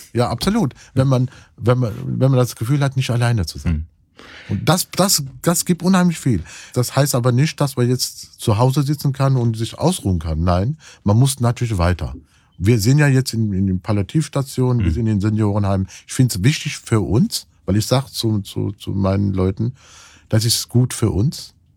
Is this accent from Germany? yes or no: yes; Cologne, North Rhine-Westphalia, Germany; Ich bin ja auch Kölner.